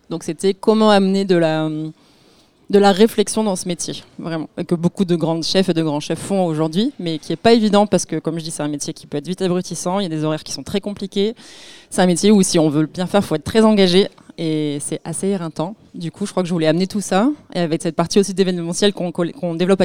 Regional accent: Montpellier, Occitanie, France; J'ai dû aller à travers le Languedoc-Roussillon, puisque je suis montpelliéraine.

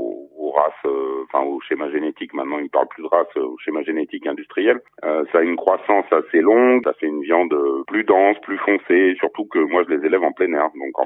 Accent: Brittany, France; Moi, je suis originaire de Bretagne.

